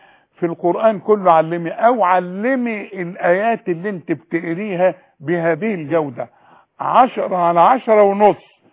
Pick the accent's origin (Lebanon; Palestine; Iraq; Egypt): Egypt; Sharqia Governorate; أنا برضو من الشرقية.